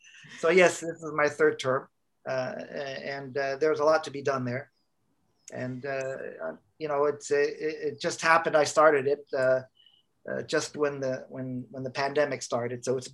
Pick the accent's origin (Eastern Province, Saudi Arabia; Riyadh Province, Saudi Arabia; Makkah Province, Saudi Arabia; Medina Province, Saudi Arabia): Eastern Province, Saudi Arabia; Dhahran; I grew up in Dahran, Saudi Arabia